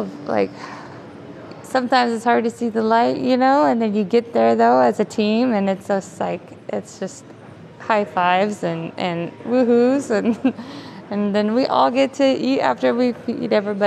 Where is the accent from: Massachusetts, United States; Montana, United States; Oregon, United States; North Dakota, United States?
Oregon, United States; Portland; I've been so familiar with it growing up in Portland.